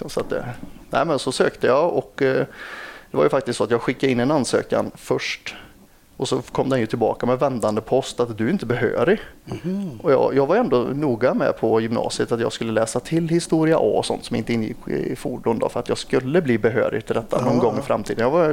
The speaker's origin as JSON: {"language": "Swedish", "town": "Lidköping", "region": "Västra Götaland County", "country": "Sweden", "said": "Nej, jag är från Lidköping."}